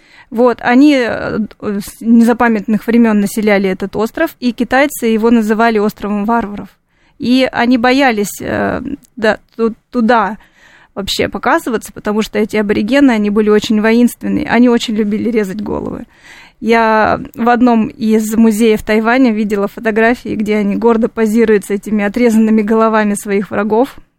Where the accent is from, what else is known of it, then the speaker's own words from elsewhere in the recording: Russia; Я вот говорю, что я из России